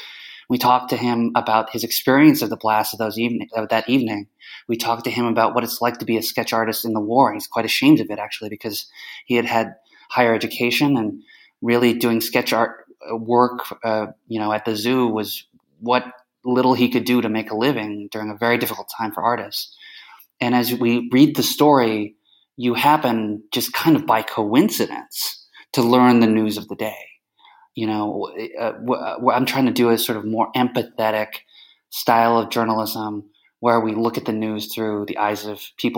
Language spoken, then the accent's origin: English; Canada; Okay, well, firstly, I grew up in Canada, so as a Canadian-American, as emphasis on Canadian